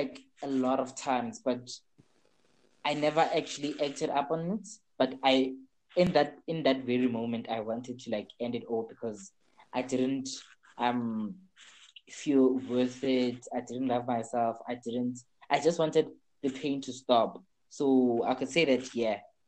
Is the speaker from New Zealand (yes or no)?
no; South Africa; I'm from South Africa. I'm a final year student at the University of Johannesburg, which is located in South Africa. I'm a homosexual man.